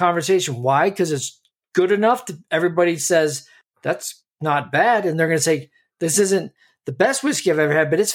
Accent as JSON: {"language": "English", "region": "Colorado", "country": "United States", "said": "I'm from Colorado, and I just gained a whole bunch more respect for Texas."}